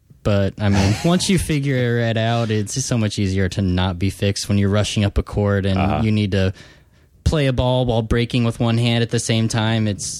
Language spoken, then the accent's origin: English; Missouri, United States; I'm from Missouri, and the first time I played was in Columbia, Missouri at the University of Missouri there.